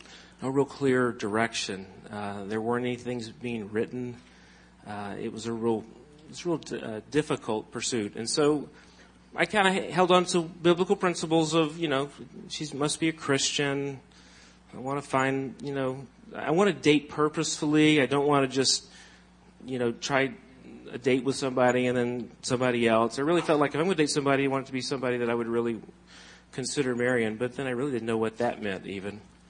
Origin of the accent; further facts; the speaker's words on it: Cleveland, Tennessee, United States; I grew up in Tennessee. I was, for most of my school years, was in a city, Cleveland, Tennessee, southeast Tennessee.